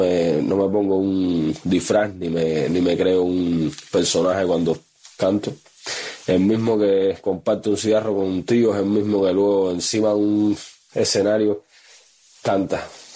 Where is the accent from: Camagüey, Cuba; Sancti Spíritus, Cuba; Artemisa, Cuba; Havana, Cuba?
Havana, Cuba; Yo soy de La Habana, de un barrio de La Habana que se llama El Cerro. Vivía en un solar donde vivía y vive hoy por hoy casi toda la familia. Crecí en la calle